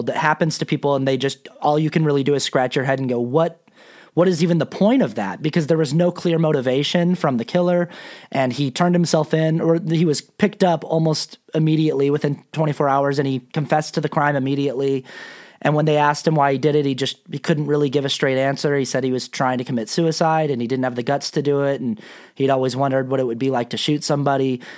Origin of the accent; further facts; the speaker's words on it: Salt Lake City, Utah, United States; There are people asking in the chat if I'm from Salt Lake, if I'm XLDS. Yes, I am.